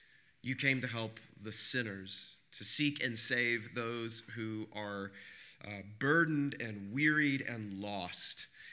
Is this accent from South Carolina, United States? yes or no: no; Kansas, United States; I grew up in Kansas, and the Kansas City Royals were my team.